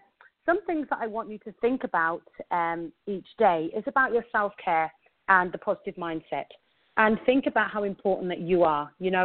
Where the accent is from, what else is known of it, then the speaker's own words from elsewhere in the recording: England, United Kingdom; accent: English; now in British Columbia, Canada; I'm married and I live in British Columbia in Canada. As you can hear, I have an English accent. So I was born and raised in England, and I moved to Canada in the year 2000.